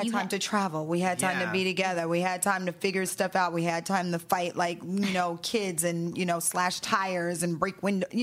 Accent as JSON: {"language": "English", "region": "the South", "country": "United States", "said": "even though we're from the South."}